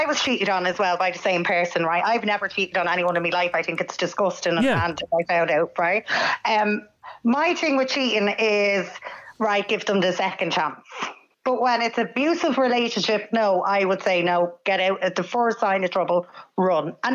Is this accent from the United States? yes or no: no; Dublin, Leinster, Ireland; now in Mayo, Ireland; I moved to Mayo to be closer to him. And, like, I'm from Dublin, obviously.